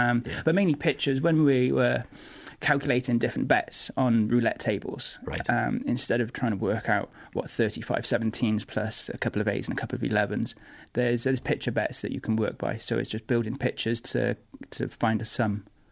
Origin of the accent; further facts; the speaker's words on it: Cardiff, Wales, United Kingdom; born there; Cardiff's been chosen because I was born in Cardiff.